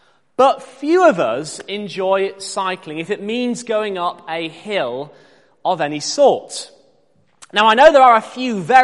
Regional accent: York, Yorkshire and the Humber, United Kingdom; now in Leeds, United Kingdom; Now, I grew up in York, in the Vale of York. And you can cycle for miles in York and have practically no hills whatsoever.

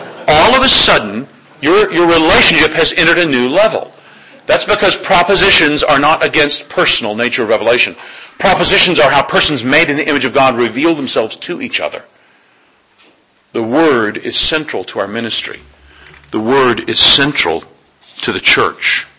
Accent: United States; I'm from America

